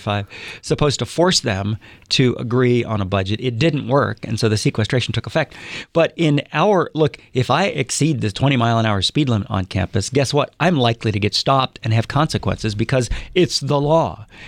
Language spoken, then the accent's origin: English; Ohio, United States; I'm from Ohio.